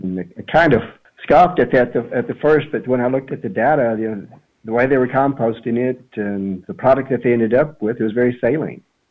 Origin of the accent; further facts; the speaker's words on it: New Mexico, United States; also born or lived in Alaska; I was born in New Mexico. Yeah, I grew up. I did leave. I went to Alaska, lived there a while, and a couple of other states, but mostly in New Mexico.